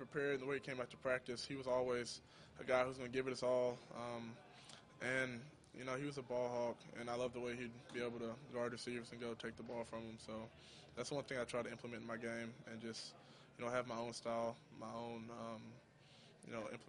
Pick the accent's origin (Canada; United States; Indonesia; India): United States; Dallas, Texas; all my family's in Dallas, and just to have the, you know, draft in my hometown